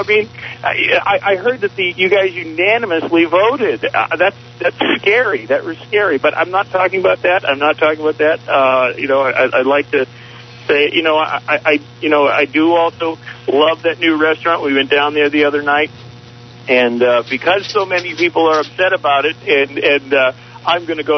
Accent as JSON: {"language": "English", "region": "Massachusetts", "country": "United States", "said": "I mean, I came from Massachusetts, of all places, and, I lived down the Cape for a number of years"}